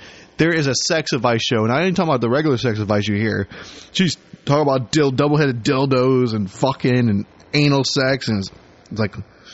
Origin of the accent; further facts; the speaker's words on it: Canada; I'm from the land of Canada.